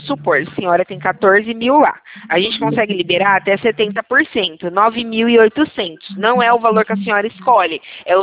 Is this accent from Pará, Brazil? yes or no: no; Santa Bárbara d'Oeste, São Paulo, Brazil; eu sou aqui do interior de São Paulo, Santa Bárbara do Oeste.